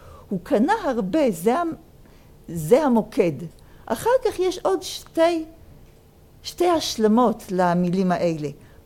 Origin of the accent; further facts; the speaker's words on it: Jerusalem, Jerusalem District, Israel; לי בתור ירושלמית, הפסוק הזה נותן מוטיבציה להזדקן